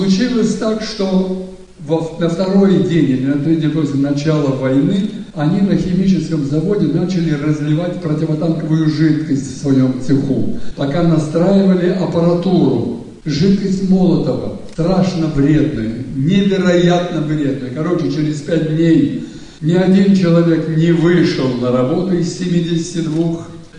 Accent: Stryba, Odesa Oblast, Ukraine; now in Moscow, Russia; Мы с Украины, отец и мать, жили под Винницей в селе Стрыба Котомского района Одесской области и занимались животноводством.

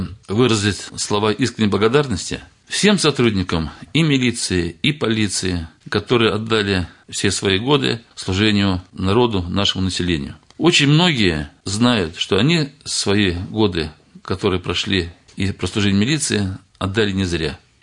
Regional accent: Bukovo, Moscow Oblast, Russia; Я местный житель, родился в Буково.

